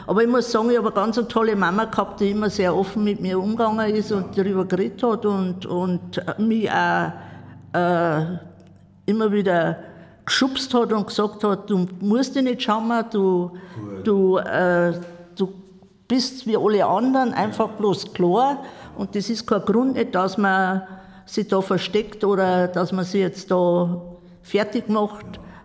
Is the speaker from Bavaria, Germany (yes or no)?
yes; Parkstetten, Bavaria, Germany; also born or lived in Straubing; geboren bin ich in Straubing, aufgewachsen in Parkstetten. Da bin ich auch in die Schule gegangen, habe 9 Jahre Grund- und Hauptschule hinter mich gebracht.